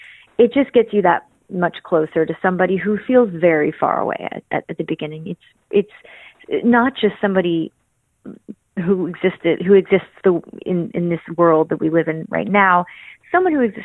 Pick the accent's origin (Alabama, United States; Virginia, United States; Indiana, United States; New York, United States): New York, United States; accent: Brooklyn; especially growing up in New York. So it was going to be that I was going to have a deeper voice and a subtle, like Brooklyn accent.